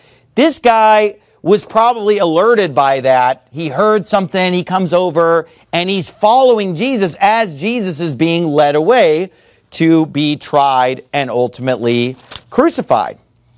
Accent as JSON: {"language": "English", "region": "California", "country": "United States", "tie": "born or raised there", "said": "I've seen them. I grew up seeing them in California."}